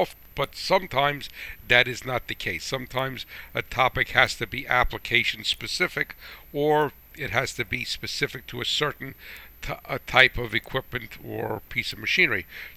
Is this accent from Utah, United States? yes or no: no; New Jersey, United States; accent: New Jersey; that's not my New Jersey accent.